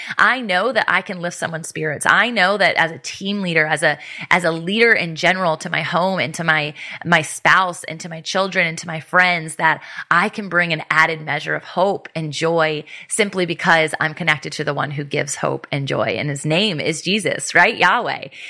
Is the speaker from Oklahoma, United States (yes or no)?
no; Virginia Beach, Virginia, United States; My hometown is technically Virginia Beach, but we're only a stone throw away.